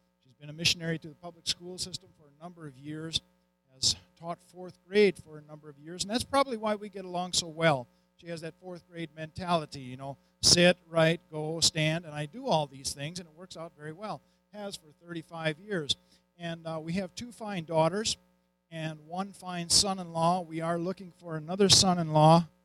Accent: Wisconsin, United States; But born and raised in Wisconsin. Okay? Went to school in Missouri at Evangel. Worked in television in South Dakota for 24 years

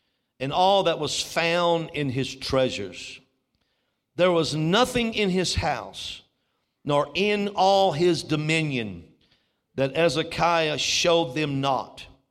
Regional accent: Louisiana, United States; now I'm from Louisiana, and I'm a Cajun, and I'm going to attempt to pronounce this word.

